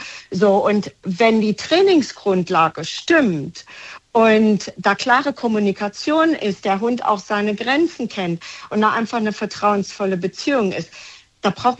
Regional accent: Germany; moved away; Ich komme aus Deutschland und jedes Mal, wenn ich nach Deutschland fahre, fällt mir auf, dass meine Freunde

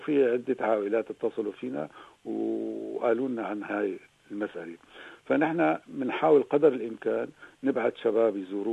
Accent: Syria; now in Australia

